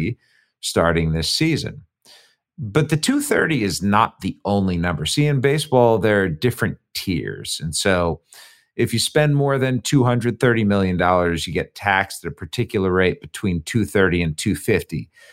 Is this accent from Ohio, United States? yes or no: yes; Cleveland, Ohio, United States; because I grew up in Cleveland and I know what tortured actually feels like.